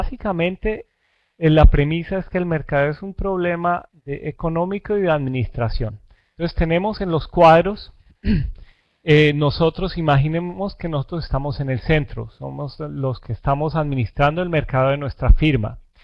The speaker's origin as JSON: {"language": "Spanish", "country": "Colombia", "said": "Yo soy colombiano y nací en una zona cafetera. Mi familia es cafetera."}